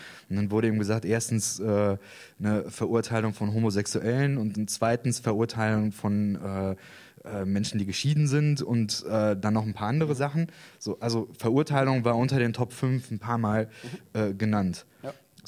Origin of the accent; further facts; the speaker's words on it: Israel; Ah, interessant, ich bin Israeli.